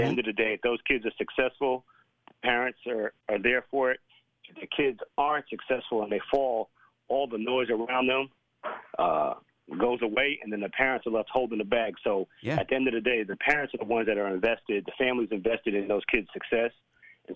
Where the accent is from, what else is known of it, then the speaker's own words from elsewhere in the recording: New York, United States; First and foremost, I'm from New York. I've lived in D.C., live in Atlanta, coached at Memphis.